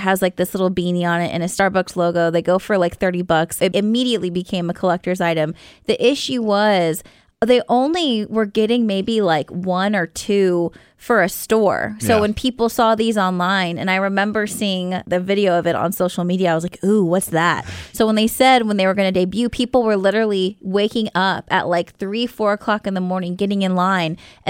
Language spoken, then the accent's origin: English; Philippines; I'm Filipino, so I call my grandmother my Apu.